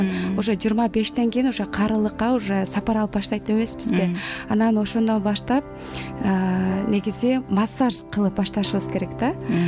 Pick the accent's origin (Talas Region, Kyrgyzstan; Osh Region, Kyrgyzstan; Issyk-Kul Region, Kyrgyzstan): Talas Region, Kyrgyzstan; Taldybulak; Мен негизи Таластын кызы болом. Анан ошо Талас райондогу ошо Талдыбулак деген айылда негизи туулуп өскөн ошол жерде.